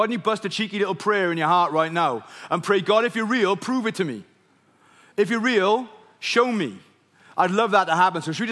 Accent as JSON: {"language": "English", "region": "Wales", "country": "United Kingdom", "tie": "born or raised there", "said": "So I grew up in Wales. It's hard to tell, isn't it?"}